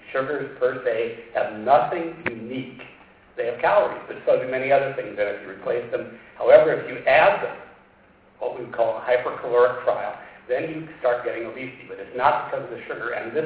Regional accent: Boston, Massachusetts, United States; I come from Boston, Massachusetts, where it has been snowing for 4 days.

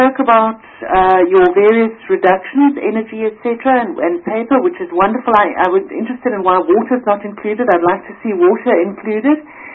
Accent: Nelson Mandela Bay, Eastern Cape, South Africa; as you probably know by now, I'm from the Nelson Mandela Bay Metro.

